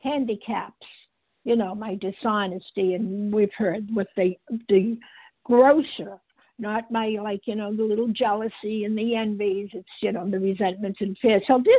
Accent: Massachusetts, United States; I'm calling from Massachusetts. That's where I've lived all my life, practically.

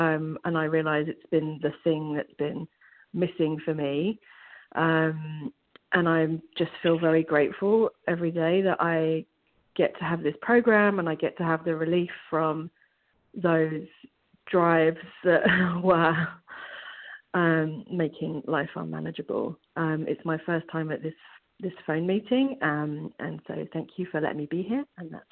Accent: Vancouver, British Columbia, Canada; My accent usually messes up my name. … from Vancouver in Canada.

